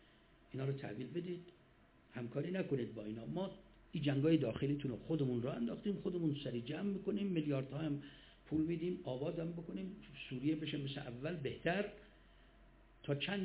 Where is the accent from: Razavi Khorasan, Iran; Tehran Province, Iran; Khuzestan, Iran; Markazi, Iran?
Razavi Khorasan, Iran; Mashhad; بعد میاد تهران مشهد، ما مشهدیم، به تهران چه ربطی؟